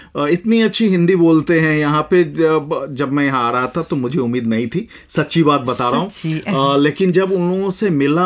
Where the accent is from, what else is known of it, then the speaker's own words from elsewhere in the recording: Bihar, India; moved away as an adult; now in Singapore; मैं भारत में बिहार का रहने वाला हूँ।